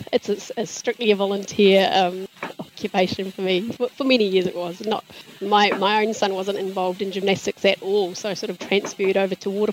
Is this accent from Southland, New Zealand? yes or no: no; Whangarei, Northland, New Zealand; also born or lived in Waikato; now in Auckland, New Zealand; I grew up in Whangarei, university in the Waikato, and basically after a stint overseas, I've been stuck in Auckland for the last 20 years. I'm raising my family here and working here. I consider myself from the north